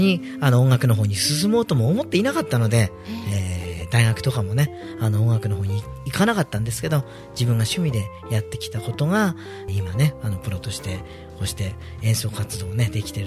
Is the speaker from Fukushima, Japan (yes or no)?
yes; Motomiya, Fukushima, Japan; 私のね出身地の本宮、本宮の駅前の駅降りると真ん前のねガラス張りのレストランなんですけど